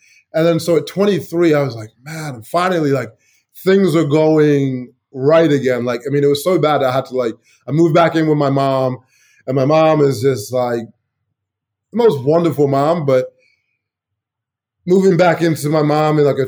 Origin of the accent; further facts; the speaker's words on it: Chicago, Illinois, United States; So, I mean, so growing up in Chicago, my first exciting traveling trip was, if you're not from Chicago, you probably won't know.